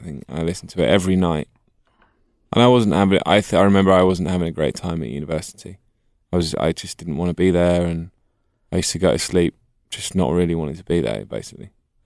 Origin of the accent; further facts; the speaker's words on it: England, United Kingdom; but as a as an Englishman, I suppose I have to.